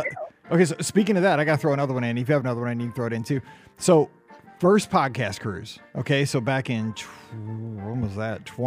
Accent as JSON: {"language": "English", "town": "St. Louis", "region": "Missouri", "country": "United States", "said": "Yeah, we're from St. Louis."}